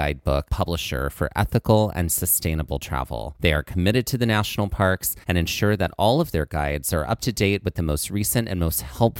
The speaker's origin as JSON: {"language": "English", "region": "Mississippi", "country": "United States", "tie": "born or raised there", "said": "Growing up in Mississippi, you either adjust yourself to the fact that not only are they enormous, but they also fly"}